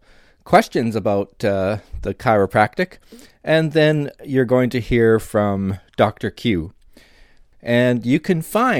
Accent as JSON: {"language": "English", "country": "Canada", "said": "So being venerable Canadian peacekeepers that we are, in order to prevent an international incident"}